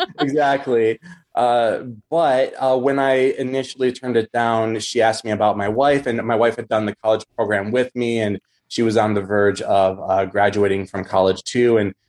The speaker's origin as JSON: {"language": "English", "region": "Michigan", "country": "United States", "tie": "born or raised there", "said": "I grew up in Michigan, so taking the trip down to Florida to Walt Disney World was really easy for us."}